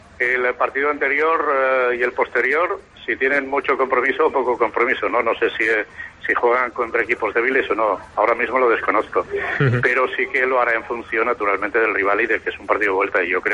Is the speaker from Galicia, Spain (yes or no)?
no; Aragon, Spain; me ha gustado Huesca, porque soy aragonés